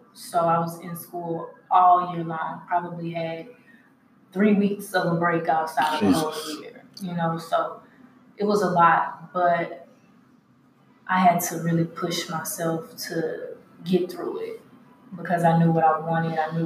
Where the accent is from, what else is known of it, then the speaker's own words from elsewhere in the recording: Baton Rouge, Louisiana, United States; now in Houston, United States; I've been in Houston for about 6 years. I'm from Baton Rouge, Louisiana.